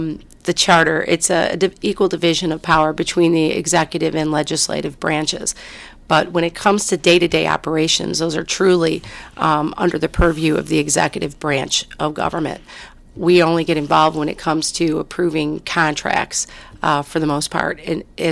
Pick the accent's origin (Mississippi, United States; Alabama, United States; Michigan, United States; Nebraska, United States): Michigan, United States; Garden City; Well, I was born and raised in Garden City, lived in the area my entire life.